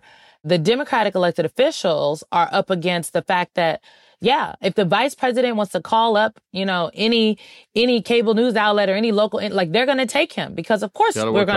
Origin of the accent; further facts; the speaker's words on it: Omaha, Nebraska, United States; I grew up in North Omaha, Nebraska. My mother still lives there.